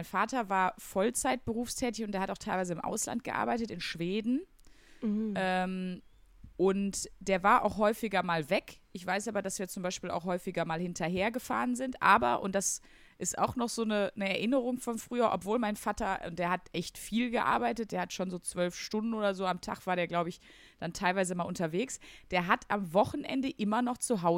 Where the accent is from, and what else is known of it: Wuppertal, North Rhine-Westphalia, Germany; born or raised there; also born or lived in Wesel